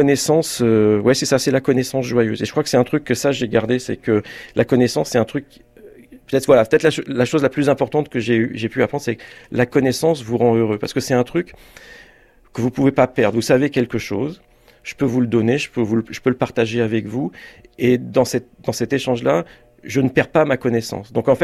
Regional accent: Choisy-le-Roi, Île-de-France, France; also born or lived in Sucy-en-Brie; J'ai grandi à Choisy-le-Roi jusque vers 12-13 ans. Et ensuite, mes parents ont déménagé du côté de Sucy-en-Brie. Donc, c'est le bout du RER A.

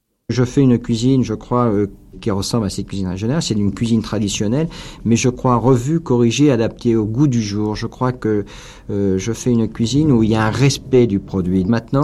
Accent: Poitiers, Nouvelle-Aquitaine, France; c'est comme ça que j'ai commencé, donc à 15 ans sur le tas. J'ai fait un apprentissage dans mon pays d'origine, à Poitiers.

